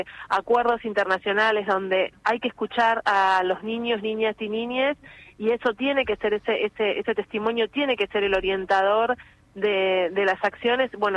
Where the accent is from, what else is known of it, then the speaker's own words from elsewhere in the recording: Buenos Aires, Argentina; moved away as an adult; now in Morón, Argentina; hasta los 20 años viví en Caballito y después me mudé y ya en realidad sí, soy de Morón, más de Morón que de Caballito.